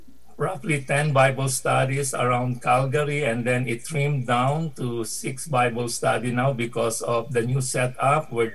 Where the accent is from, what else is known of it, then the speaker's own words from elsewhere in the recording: Manila, Metro Manila, Philippines; now in Canada; I was born and raised in Manila until I left for Canada in 2005.